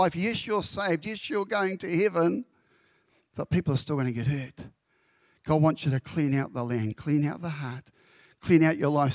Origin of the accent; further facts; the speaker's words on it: Papua New Guinea; Growing up in Papua New Guinea, one of the things we used to love to do when we went to Wewak was go into little caves around the waterfront.